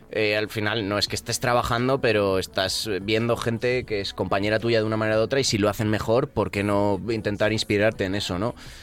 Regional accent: Valencian Community, Spain; No, hombre, yo soy valenciano

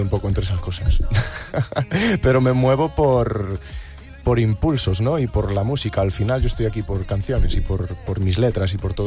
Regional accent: Tui, Galicia, Spain; a mi tierra.

